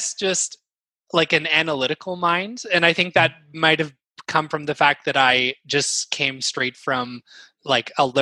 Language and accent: English; Ottawa, Ontario, Canada; I grew up in Ottawa, so I went to Canterbury High School for the performing arts.